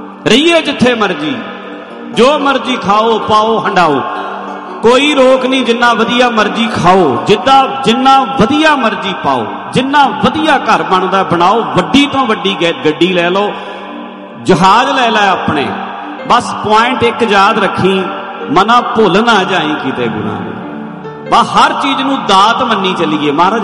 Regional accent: Punjab, India; ਇੱਥੇ ਅਸੀਂ ਪੰਜਾਬ ਤੋਂ ਆਏ ਹਾਂ, ਮੈਂ ਸਵੇਰੇ ਪੰਜਾਬ ਚਲੇ ਜਾਣਾ, ਸਾਡੀ ਪੰਜਾਬ ਨਾਲ ਓਨੀ ਅਟੈਚਮੈਂਟ ਨਹੀਂ ਹੁੰਦੀ।

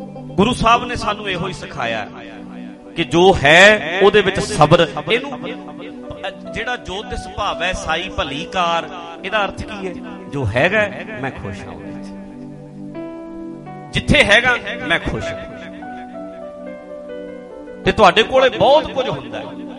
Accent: Dhadri, Punjab, India; ਮੇਰਾ ਪਿੰਡ ਢੱਡਰੀ ਹੈ

